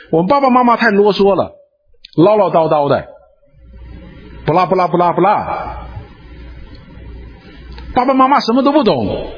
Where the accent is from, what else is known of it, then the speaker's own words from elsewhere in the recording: China; 所以我们中国人讲一句话叫恨铁不成钢